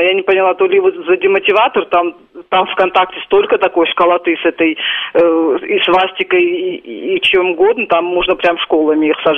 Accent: Dagestan, Russia; Я сама из Дагестана.

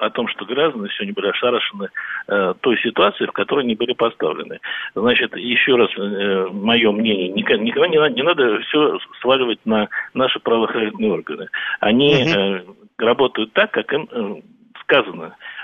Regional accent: Moscow, Russia; я сам еще коренной москвич.

